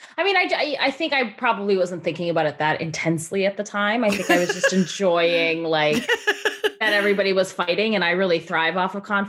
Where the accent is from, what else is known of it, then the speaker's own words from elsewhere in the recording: Canada; I was also growing up in Canada. So like the channels we got weren't always the same.